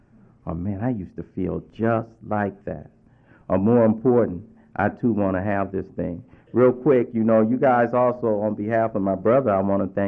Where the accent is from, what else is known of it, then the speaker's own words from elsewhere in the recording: Los Angeles, California, United States; But, you know, I grew up in a real large family. I come from South Central Los Angeles, heart of Watts, and I grew up... six boys in my family, and we didn't have a lot.